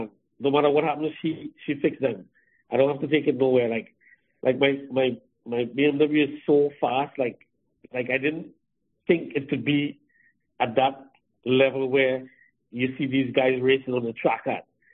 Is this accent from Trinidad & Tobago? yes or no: yes; Trinidad & Tobago; moved away as an adult; Well, I came here from Trinidad in 1988, and I was only 19 at the time.